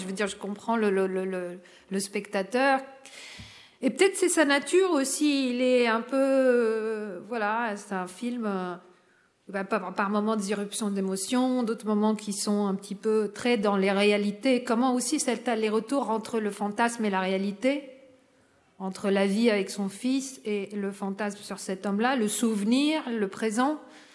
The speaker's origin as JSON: {"language": "French", "country": "Lebanon", "lives_now": "France", "said": "Moi, je suis libanaise et française, et j'habite en France depuis tellement longtemps"}